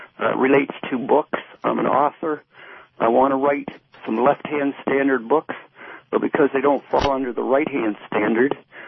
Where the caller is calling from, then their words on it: Sarnia, Ontario, Canada; I'm calling from Sarnia, Ontario, Canada.